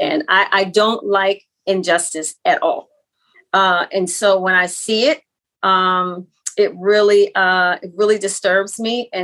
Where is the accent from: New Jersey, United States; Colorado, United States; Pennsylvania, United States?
Pennsylvania, United States; Philadelphia; So, yes, hometown, I'm from Mount Airy and West Oak Lane.